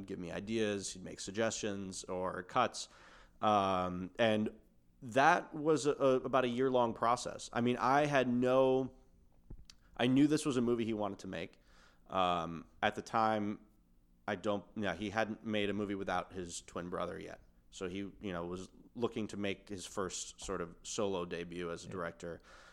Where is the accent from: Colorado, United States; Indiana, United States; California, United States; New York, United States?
New York, United States; Buffalo; No, growing up in Buffalo was amazing.